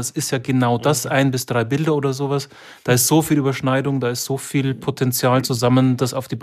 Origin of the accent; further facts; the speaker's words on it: Trier, Rhineland-Palatinate, Germany; komme aus Trier